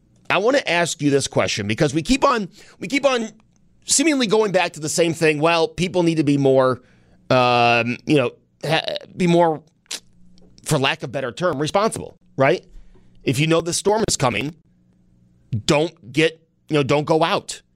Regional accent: United States; But yeah, I'm as an American, I'm disappointed that the United States of America is not moving on.

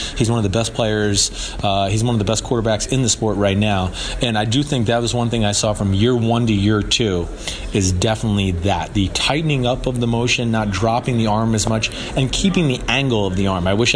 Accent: New York, United States; Well, I am from New York. I'm a Giants fan, so I'm sure I have. Many times growing up, actually.

